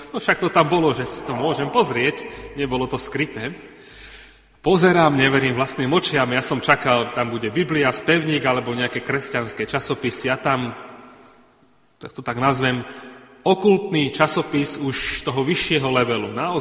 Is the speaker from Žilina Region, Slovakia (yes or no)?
no; Zvolen, Banská Bystrica Region, Slovakia; Ja som vyrastal na dedine, ja som stredoslovák, aj s manželkou, my sme zo Zvolena. Vyrastal som na dedine vedľa